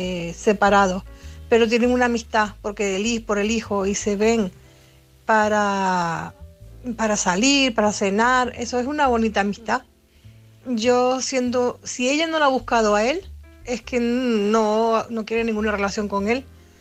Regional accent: A Coruña, Galicia, Spain; de Coruña.

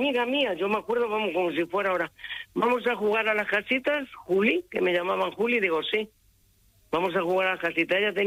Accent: Mondéjar, Castilla-La Mancha, Spain; now in Málaga, Spain; Yo soy de Mondéjar, provincia de Guadalajara, pero llevo en Málaga 50 años.

